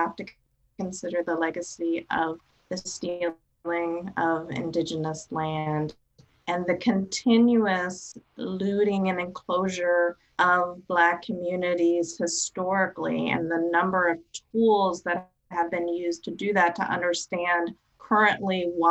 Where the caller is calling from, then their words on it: Washington, District of Columbia, United States; I'm calling from Washington, D.C., so the histories are a little bit different.